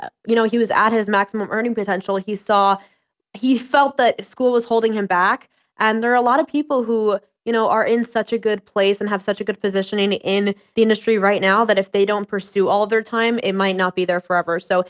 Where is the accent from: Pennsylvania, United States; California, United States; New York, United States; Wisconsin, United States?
New York, United States; New York City; I'm from New York City. I model and act.